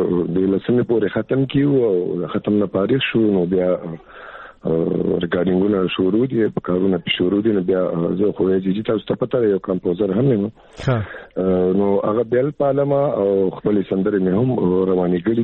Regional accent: Peshawar, Khyber Pakhtunkhwa, Pakistan; زه د پېښور یم او پېښور کې پیدا شوی یم اوس هم په پېښور کې یم او کورنۍ زمونږ د لنکي زبان والا اوار ورته وي … ښکلی کام قبیل لرم

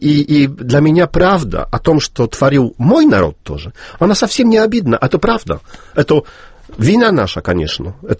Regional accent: Olsztyn, Warmian-Masurian Voivodeship, Poland; Это я сам из Ольштина. Это 120 километров от Калининграда.

